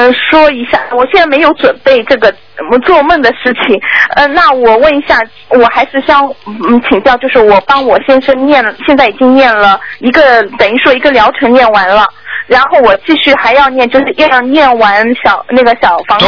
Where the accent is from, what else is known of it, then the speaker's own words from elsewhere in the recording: Shanghai, China; 然后晚上就是好像在我们上海吧，因为我是从上海过来的